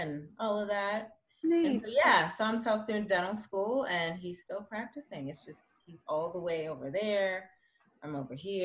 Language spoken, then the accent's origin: English; Canada; also born or lived in New York; So because I was born in New York. So, and then I grew up in Canada, and so I was dual citizen that way.